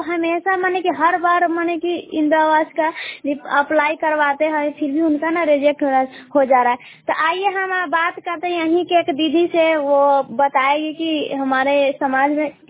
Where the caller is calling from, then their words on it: Sasur, India; सासुर पंचायत के सासुर गांव से बोल रही हूँ।